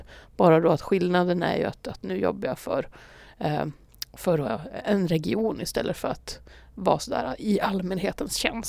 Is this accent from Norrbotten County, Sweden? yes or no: yes; Luleå, Norrbotten County, Sweden; jag är ju född på Östermalm i Luleå, som är ett villaområde som ligger ganska nära centrala stan. Och när jag var 18 så flyttade jag ifrån stan, men det är 12 år sedan ungefär